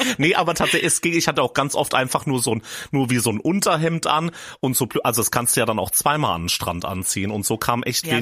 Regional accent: Schotten, Hesse, Germany; ich komme ja aus Schotten, und direkt nebenan ist Nidda.

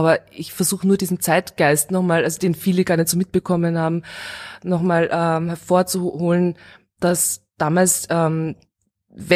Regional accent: Steyr, Upper Austria, Austria; born there

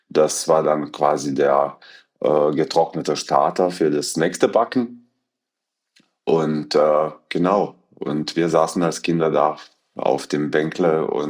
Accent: Eastern Croatia, Croatia; Also ich bin im Osten Kroatiens aufgewachsen auf dem Bauernhof

